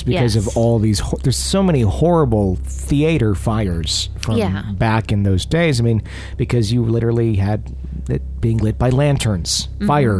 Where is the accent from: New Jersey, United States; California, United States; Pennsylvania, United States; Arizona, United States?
Pennsylvania, United States; Boyertown; In my hometown of Boyertown, Pennsylvania, in 1908, there was a play going on the second floor.